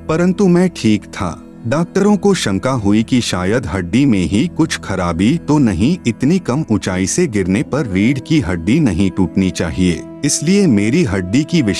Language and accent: Hindi; Mirchiya, Madhesh Province, Nepal; गांव विकास समिति मिर्चिया ward number 3 थाना चौक जिला सिरहा अंचल जनकपुर नेपाल का निवासी हूं।